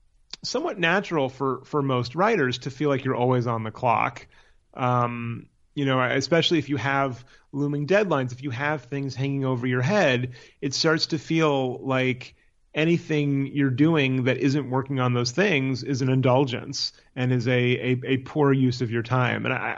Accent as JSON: {"language": "English", "town": "Palo Alto", "region": "California", "country": "United States", "tie": "born or raised there", "also_born_or_lived": "San Francisco", "said": "I lived the first 6 years of my life in San Francisco, but then my family moved to Palo Alto, where I grew up the rest of my childhood"}